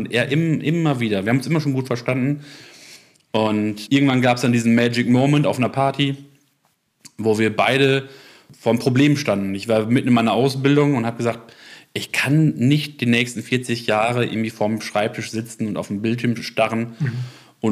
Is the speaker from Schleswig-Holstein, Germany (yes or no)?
no; Schüttorf, Lower Saxony, Germany; Ich komme ursprünglich aus Schüttorf. Das liegt am Dreiländereck Nordrhein-Westfalen, Niedersachsen und die Niederlande. Das ist ein kleines Örtchen.